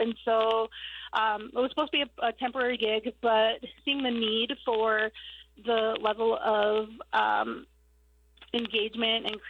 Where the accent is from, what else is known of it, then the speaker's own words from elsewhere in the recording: Standing Rock, North Dakota, United States; I'm from Standing Rock, but, I haven't lived there in years.